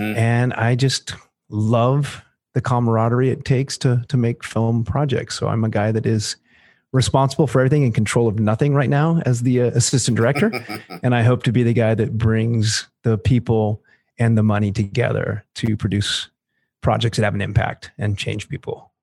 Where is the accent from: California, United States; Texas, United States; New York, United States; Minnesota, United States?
California, United States; Topanga; now in Los Angeles, United States; Cause you know what? I was from Topanga. It was Oregon. Yeah. I mean, it was like literally a piece of Oregon in the middle